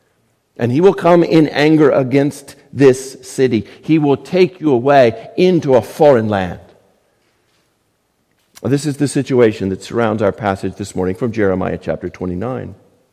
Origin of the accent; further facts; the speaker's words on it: Tampa, Florida, United States; I grew up in Tampa, home of the 2021 Super Bowl champion Buccaneers of the NFL.